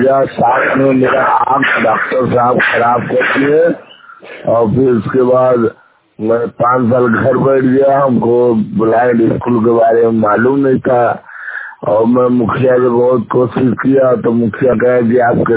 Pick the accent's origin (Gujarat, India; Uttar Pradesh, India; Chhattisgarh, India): Uttar Pradesh, India; Varanasi; sir मैं बनारस का UP का रहने वाला हूँ, डब्ल्यू कर्मत्ता का